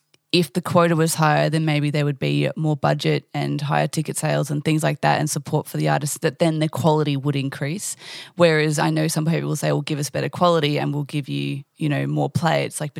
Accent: Australia; We want to say we're Australian, they're Australian, their success is our success.

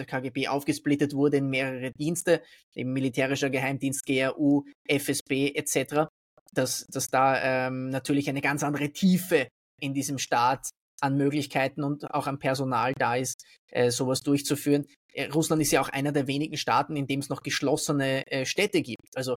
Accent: Austria; Also selbst bei uns in Österreich ist es dann so, wir haben politische Skandale

